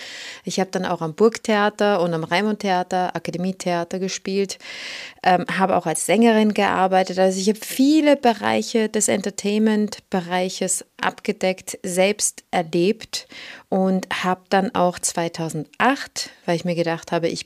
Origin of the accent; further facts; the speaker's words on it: Switzerland; Ich bin aufgewachsen in der Schweiz mit 3 älteren Brüdern, mit meinen Eltern